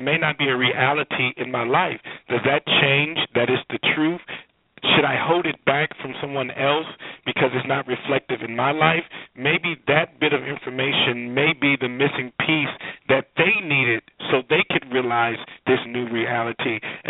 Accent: Compton, California, United States; And obviously growing up in Compton, California, at a time where Compton was said to be the worst city in America.

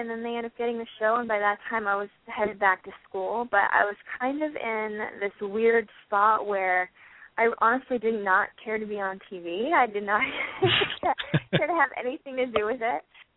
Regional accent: New Hampshire, United States; also born or lived in Massachusetts, United States; I grew up in Mass. Well, I was born in Massachusetts, but for the most part, I grew up in New Hampshire.

